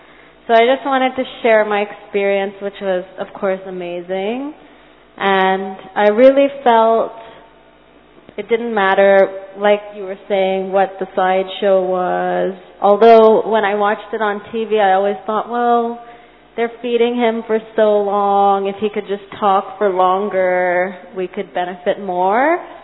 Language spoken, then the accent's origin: English; Hong Kong; from Hong Kong.